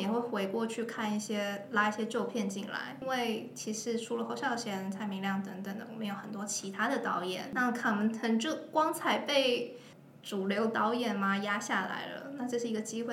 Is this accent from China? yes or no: no; Taiwan; now in Berlin, Germany; 就是我竟然身为一个台湾人可以在这里办德国影展